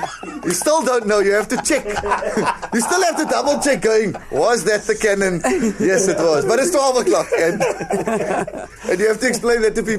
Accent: South Africa; the beautiful thing about being South African is we are open WhatsApp group.

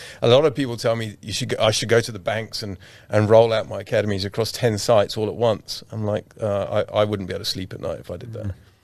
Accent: South Africa; born there; I was born in South Africa.

